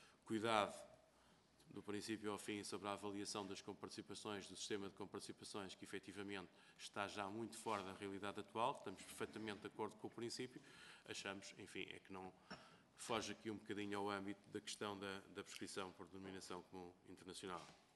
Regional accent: Portugal; e que imagino que todos, enquanto portugueses, para nós é importante

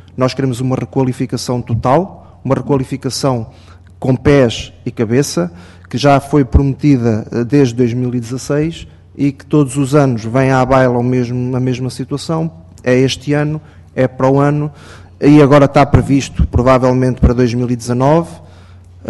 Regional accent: Algarve, Portugal; nós, enquanto algarvios, não podemos deixar que as coisas aconteçam desta maneira

